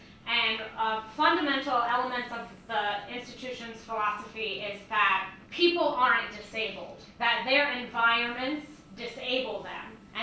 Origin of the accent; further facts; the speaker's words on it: Long Island, New York, United States; now in Boston, United States; I've been in Boston for about 5 years. I grew up in Long Island, New York.